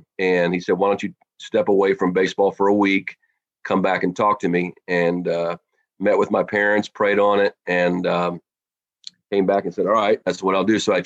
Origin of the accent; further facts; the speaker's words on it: Hagerstown, Maryland, United States; I am from Hagerstown, Maryland. I was born in Baltimore. I grew up in a small town in western Maryland, right where West Virginia, Maryland, and Pennsylvania come together